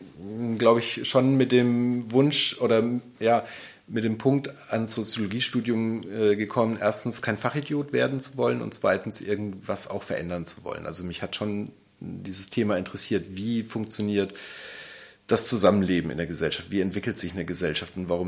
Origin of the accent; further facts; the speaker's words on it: Würzburg, Bavaria, Germany; Ich bin in Würzburg geboren und aufgewachsen.